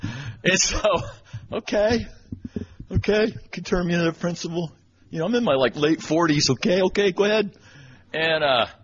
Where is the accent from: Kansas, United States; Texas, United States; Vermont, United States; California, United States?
Texas, United States; Abilene; came back to my hometown here of Abilene and went to graduate school.